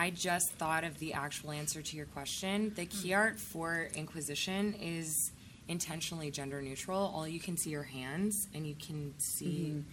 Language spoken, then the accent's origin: English; the South, United States; I come from the South